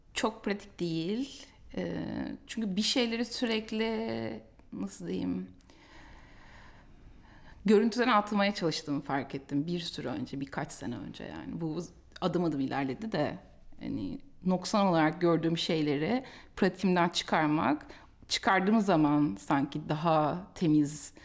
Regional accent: Istanbul, Turkey; İstanbul'da doğdum, büyüdüm. Küçük bir çekirdek aile. Tek çocuğum, kardeşim yok. İşçi bir ailede büyüdüm. Çok çalışan, az kazanan bir anne babanın çocuğu olarak.

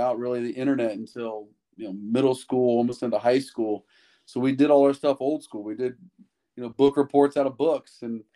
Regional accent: Dayton, Ohio, United States; I grew up in Dayton, Ohio, in a town called Vandalia Butler.

